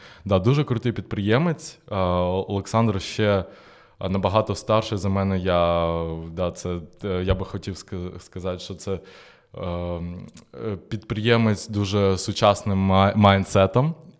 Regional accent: Kremenchuk, Poltava Oblast, Ukraine; підприємця, який ще з мого рідного міста Кременчука був моїм першим ментором в бізнесі

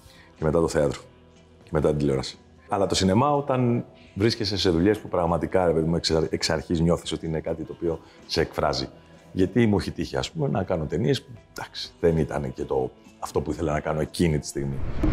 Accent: Perissos, Attica, Greece; Αν και γεννήθηκα και μεγάλωσα εδώ, στον Περισσό, πάντα λέω ότι είμαι από τον Εύρο.

